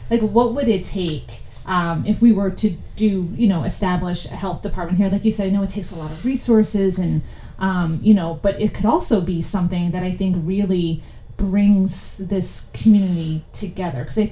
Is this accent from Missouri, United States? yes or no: no; New York, United States; moved away as an adult; I'm from New York originally, and I came to Pennsylvania to go to school down in York County